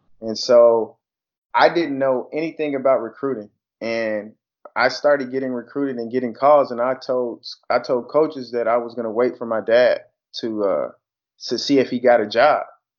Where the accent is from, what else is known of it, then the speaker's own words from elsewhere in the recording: Stillwater, United States; I grew up in Stillwater, so it's a one high school town.